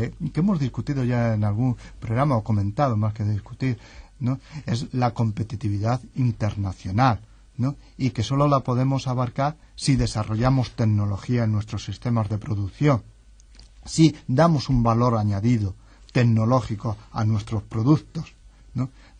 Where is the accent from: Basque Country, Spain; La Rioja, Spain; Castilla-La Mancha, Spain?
Castilla-La Mancha, Spain; aunque soy manchego, el mar siempre me ha traído